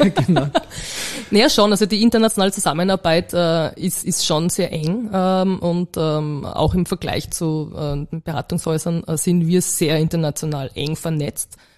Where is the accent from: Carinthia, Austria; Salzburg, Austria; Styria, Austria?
Salzburg, Austria; also born or lived in Linz / Vienna; ich komme ursprünglich aus Salzburg, habe in Linz sogar studiert und bin dann zum Berufseinstieg nach Wien gekommen. Habe die ersten 6, 7 Berufsjahre nur in Wien verbracht